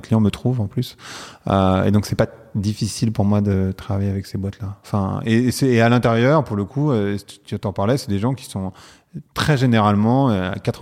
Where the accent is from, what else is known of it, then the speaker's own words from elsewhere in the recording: Saint-Gratien, Île-de-France, France; À Saint-Gratien, précisément.